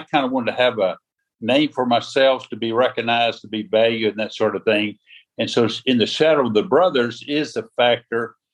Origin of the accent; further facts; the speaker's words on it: Tennessee, United States; And you growing up in the South, you can kind of imagine what some of those are. And so right before my senior year of high school, my dad was transferred from Middle Tennessee to East Tennessee to Knoxville.